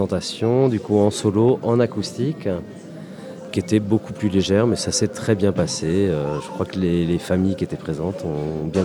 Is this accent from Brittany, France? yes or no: yes; Brittany, France; on joue à Landivisio, donc vraiment par chez moi, dans le Far West de la Bretagne.